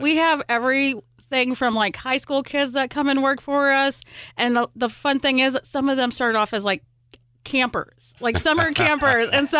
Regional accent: Ponca, Nebraska, United States; So my background is I grew up in the Siouxland area. I actually grew up in Ponca, which is a little town in northeast Nebraska.

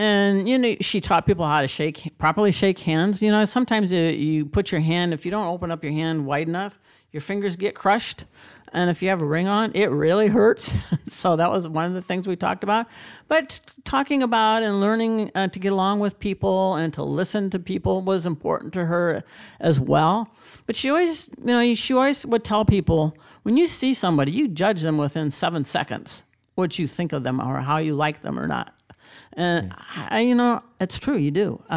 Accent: Iowa, United States; I was born and raised in Iowa, but I'm a Cornhusker. I was raised a Cornhusker.

